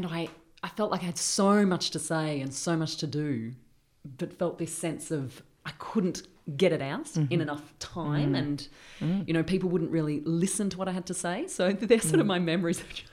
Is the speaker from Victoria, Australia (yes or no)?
yes; Springvale South, Victoria, Australia; moved away; As I grew up in Springvale South, it was a heavily populated Vietnamese area.